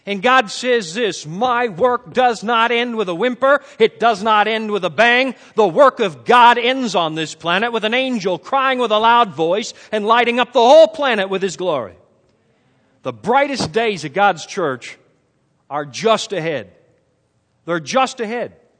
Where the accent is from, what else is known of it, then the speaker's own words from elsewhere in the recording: Canada; I revealed that I am Canadian.